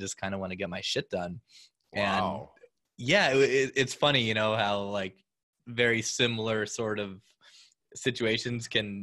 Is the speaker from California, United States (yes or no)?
yes; California, United States; I played ice hockey, which was kind of rare growing up in Southern California